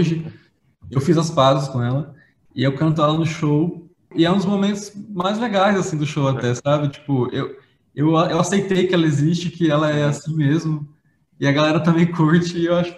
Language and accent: Portuguese; São Paulo, Brazil; Eu acho que eu sou do interior de São Paulo.